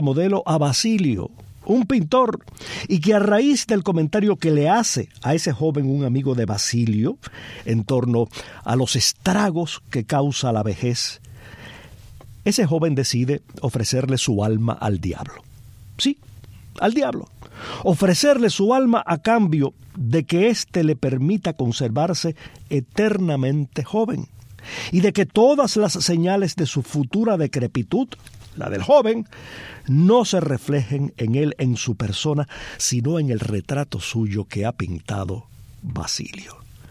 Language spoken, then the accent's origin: Spanish; Palma Soriano, Santiago de Cuba, Cuba; Aquella noche de mi infancia, allá en Palma Soriano, yo no pude reprimir la inquietud que me produjo la película